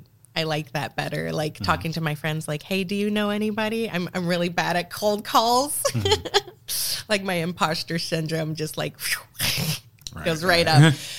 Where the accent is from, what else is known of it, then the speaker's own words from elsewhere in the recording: Portland, Oregon, United States; a club that's been around forever and I've never been to, and I'm born and raised in Portland.